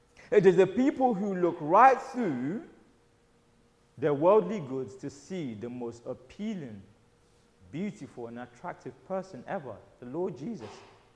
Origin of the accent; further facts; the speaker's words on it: Nigeria; When I was growing up in Nigeria, in boarding school, circling vultures meant there was a dead body somewhere